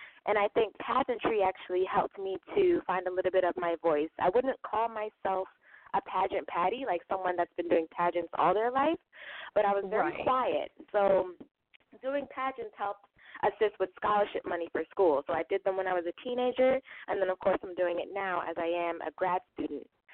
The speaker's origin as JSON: {"language": "English", "region": "New Jersey", "country": "United States", "said": "I'm from New Jersey, though."}